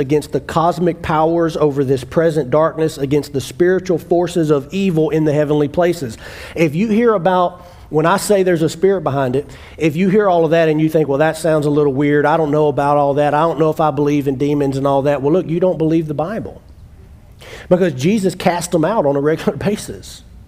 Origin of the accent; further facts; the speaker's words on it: the South, United States; I don't care that I'm from the South.